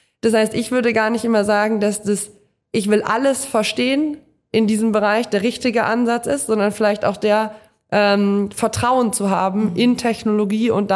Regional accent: North Rhine-Westphalia, Germany; Ich komme aus dem Münsterland, vom Land

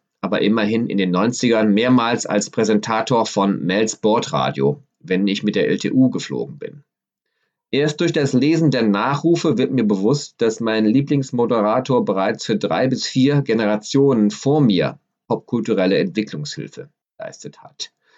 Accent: Düsseldorf, North Rhine-Westphalia, Germany; an der Shadowstraße in Düsseldorf, meiner Heimatstadt.

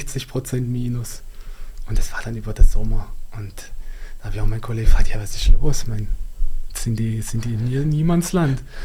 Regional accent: Baden-Württemberg, Germany; Also ich komme aus Süddeutschland, da ist man sehr sparsam in der Region, die Schwabe, wie man so schön sagt.

